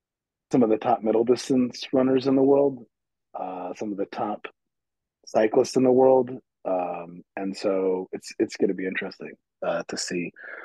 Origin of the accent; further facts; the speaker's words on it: Midwest, United States; accent: Midwest American; in my Midwest American accent, for the world.